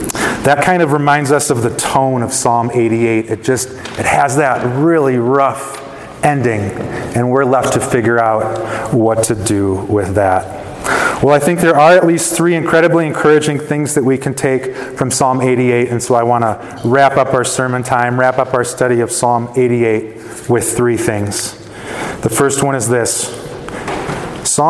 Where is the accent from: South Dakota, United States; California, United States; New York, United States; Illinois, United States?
Illinois, United States; Chicago; I grew up in Chicago, and once a year we would get to go on a field trip at school to Six Flags Great America, which is probably the largest amusement park in the region.